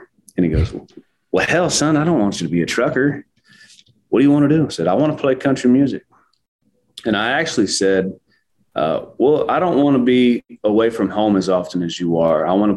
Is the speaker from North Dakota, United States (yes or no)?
no; Texas, United States; now in Tennessee, United States; So the Panhandle, which is where I'm from, isn't technically West Texas. It's the Panhandle, which is the most northern par